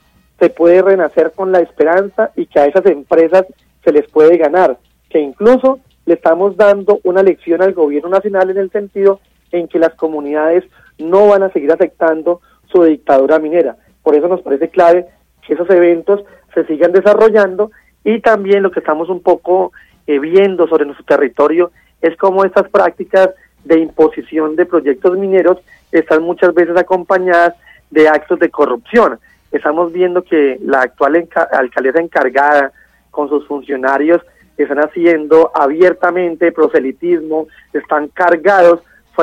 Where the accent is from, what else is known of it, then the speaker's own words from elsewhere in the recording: Tolima, Colombia; esa es una de las dificultades que tenemos como tolimenses y como colombianos